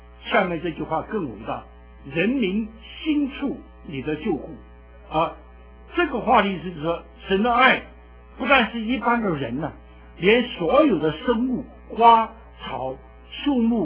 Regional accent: China; 我们中国人呢真是这个民族性很难很难。

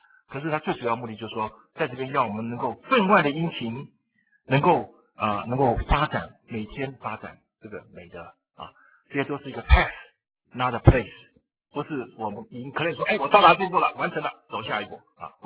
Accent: Taiwan; 这句话我们台湾人看都很会意，大陆人看不懂

